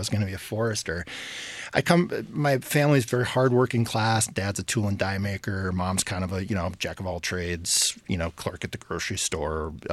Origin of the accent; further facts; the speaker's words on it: Coral, Michigan, United States; I grew up in Michigan. I grew up in Montcalm County, which is the dead center of the mitten, about 55 miles northeast of Grand Rapids, outside of a little community called Coral, little farming community